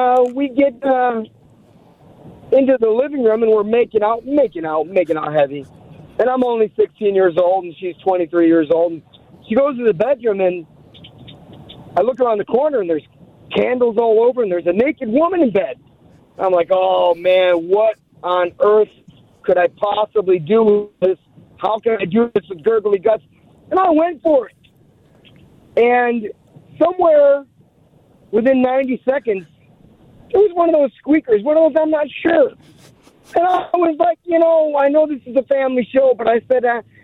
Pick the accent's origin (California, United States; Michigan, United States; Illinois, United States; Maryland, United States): Illinois, United States; Chicago; now in Madison, United States; I'm from Chicago, but I'm a Badger fan here in Madison.